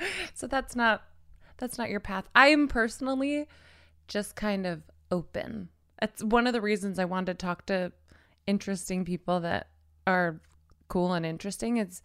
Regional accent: the South, United States; Like, I'm from the South, so I was just, there were just things that never sat right with me.

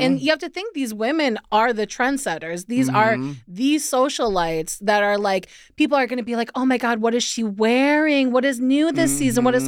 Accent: Chicago, Illinois, United States; Like, I mean, we're from Chicago. Marshall Fields.

